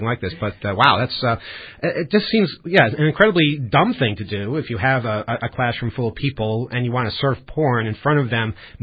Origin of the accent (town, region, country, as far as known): United States